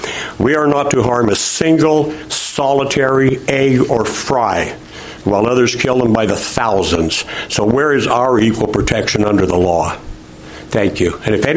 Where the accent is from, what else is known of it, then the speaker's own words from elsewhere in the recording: Bellingham, Washington, United States; I'm from Bellingham, Washington.